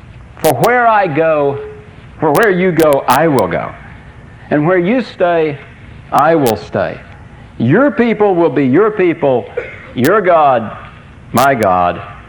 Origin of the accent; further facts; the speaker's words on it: Vero Beach, Florida, United States; also born or lived in Macon / Fort Worth; I grew up in Vero Beach, which for years was home for me. Spent 4 years in Macon, Georgia, going to school there.